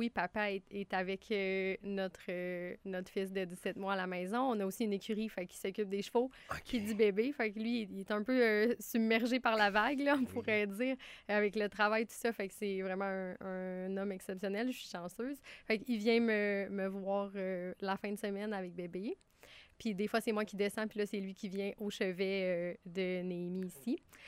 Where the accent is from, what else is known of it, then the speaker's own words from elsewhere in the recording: Chicoutimi, Quebec, Canada; Moi, je viens de Chicoutimi.